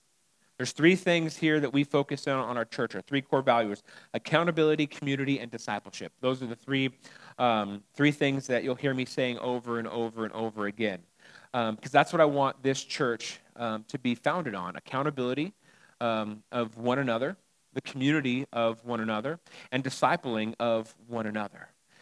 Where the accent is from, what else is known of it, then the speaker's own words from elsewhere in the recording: California, United States; moving to the South, it's different, right? There's membership here in churches. We're like coming from Southern California, it's like, well, we don't really have membership.